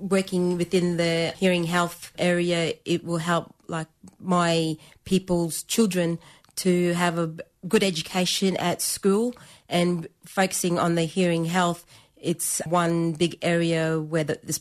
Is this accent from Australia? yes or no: yes; Townsville, Queensland, Australia; I'm a Torres Strait Islander born and raised in Townsville, and both my parents are from the Torres Strait, Moa Island and York Island.